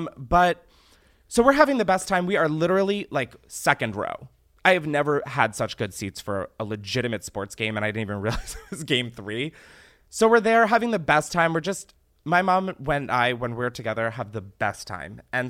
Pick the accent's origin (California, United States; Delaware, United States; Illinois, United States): Delaware, United States; If you don't know, I'm from Delaware. My mom raised me there.